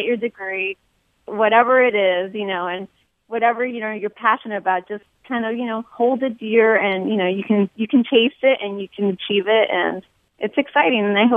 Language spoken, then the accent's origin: English; El Paso, Texas, United States; I'm from El Paso, you know, Ciudad Juarez. I know so many people who are bilingual, bicultural, and that is the norm.